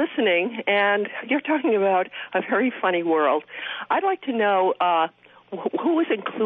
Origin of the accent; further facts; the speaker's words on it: Dorchester, Massachusetts, United States; I grew up in Dorchester. I grew up at a time when the city would throw, in the Depression, the city would throw big celebrations 3 or 4 times a year for residents free.